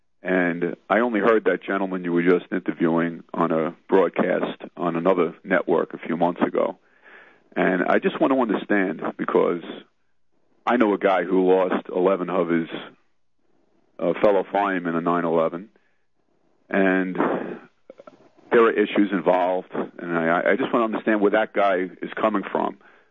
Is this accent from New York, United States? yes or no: yes; New York City, New York, United States; that I'm from the Bronx, New York